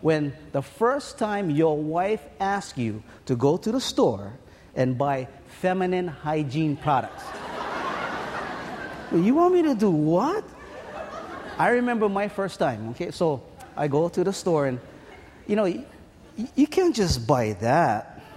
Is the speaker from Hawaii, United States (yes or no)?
yes; Kalihi, Hawaii, United States; now in Kauai, United States; You know, I've been on Kauai for 7 years now, but I grew up in Kalihi, right in this area.